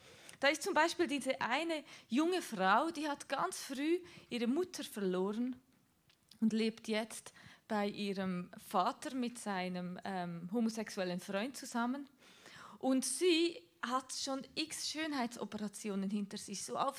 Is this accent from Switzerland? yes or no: yes; Aargau, Switzerland; wir kommen aus dem Aargau, wir haben dort so mitten auf dem Land gewohnt, so wirklich am Rand vom Dorf